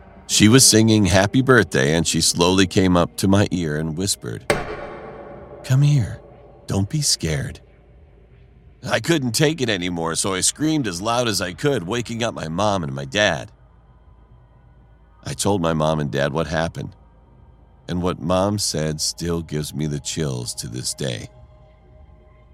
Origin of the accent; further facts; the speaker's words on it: Philippines; I'm from the Philippines. When I was a kid, my grandmother was the only one who took care of me